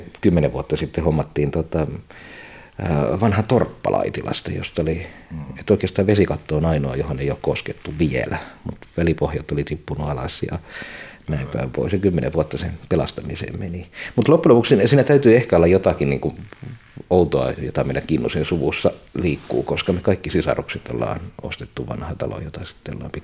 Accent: Kuusamo, North Ostrobothnia, Finland; now in Turku, Finland; asunut Turussa jo vuodesta 1992. Mutta en mä vieläkään niin kuin määrittele itseäni turkulaiseksi, kyllä mä olen kuusamolainen, joka Turussa asuu.

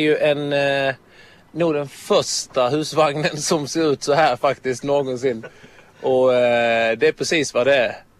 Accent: Sweden; jag är en låtskrivare från Sverige som är signad på ett förlag i Karlstad som heter Firefly Entertainment. Och idag är jag här i Vasa

